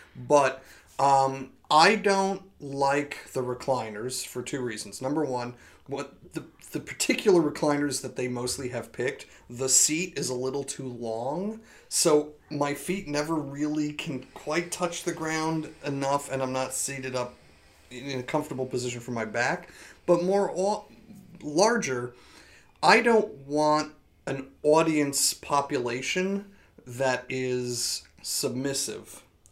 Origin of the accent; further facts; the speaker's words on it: New York City, New York, United States; It's been very frustrating the past few years as I've, as a New Yorker, I've had to tighten our belts